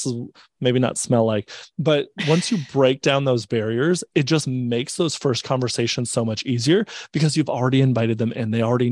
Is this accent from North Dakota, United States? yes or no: yes; North Dakota, United States; Like, we're from North Dakota, so small town cafes are really where you go for referrals.